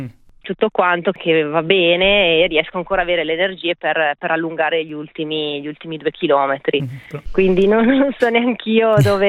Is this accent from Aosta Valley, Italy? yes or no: yes; Aosta Valley, Italy; visto che io sono valdostana